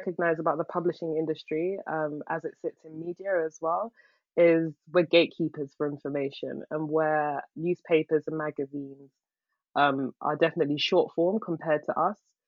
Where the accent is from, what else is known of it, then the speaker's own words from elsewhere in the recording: London, United Kingdom; We are both of Ghanaian descent. We are British-born Ghanaians. Our parents were born and raised in Ghana. were born and raised in London, but we're still very attached to our Ghanaian heritage.